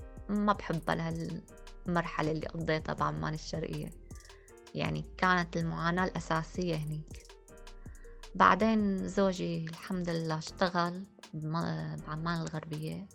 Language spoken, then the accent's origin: Arabic; Syria; moved away as an adult; now in Jordan; طلعنا من سوريا، كان يوم جمعة، أصعب يوم، يوم اللي ودعت أهلي